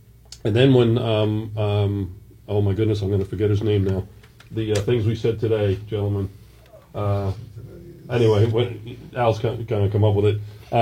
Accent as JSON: {"language": "English", "town": "Westbury", "region": "New York", "country": "United States", "tie": "born or raised there", "said": "No. I was raised on Long Island."}